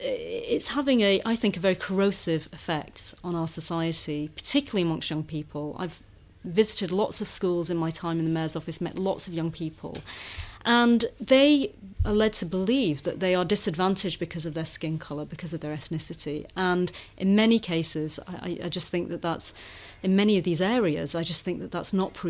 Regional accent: Oldham, North West England, United Kingdom; I grew up in Oldham in the northwest of England. I personally experienced racism.

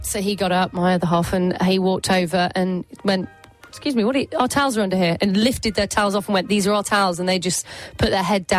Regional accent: United Kingdom; As British citizens, we need to take a stand.

